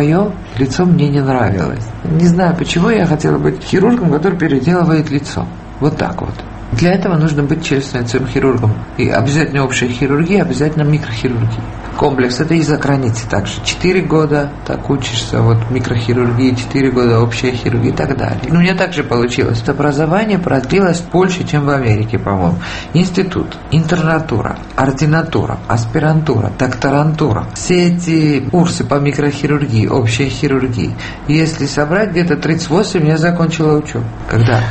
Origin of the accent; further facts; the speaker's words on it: Georgia; moved away as an adult; now in Moscow, Russia; Я почему уехала из Грузии